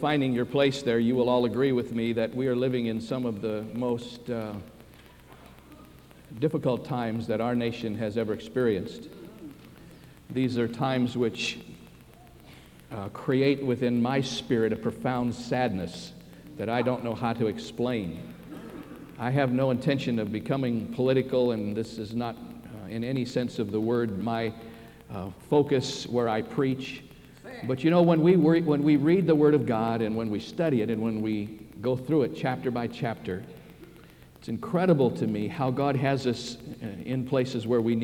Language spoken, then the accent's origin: English; Midwest, United States; the fact that I grew up in the Midwest.